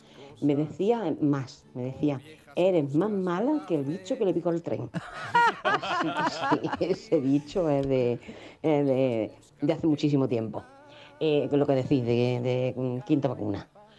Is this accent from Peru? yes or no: no; Jaén, Andalusia, Spain